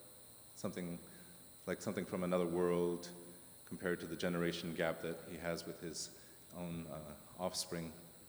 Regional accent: Arctic Village, Alaska, United States; many of the elders I grew up with in Arctic Village.

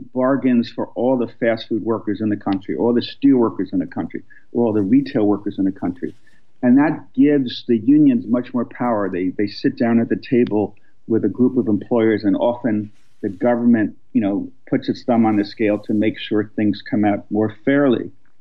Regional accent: New York, United States; I grew up in New York. I went to schools in New York, and we learned some about unions

